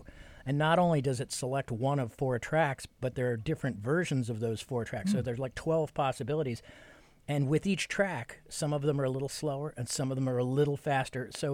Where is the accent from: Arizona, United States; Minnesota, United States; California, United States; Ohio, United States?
Ohio, United States; Cleveland; I mean, I grew up in Cleveland. I know smokestack football towns.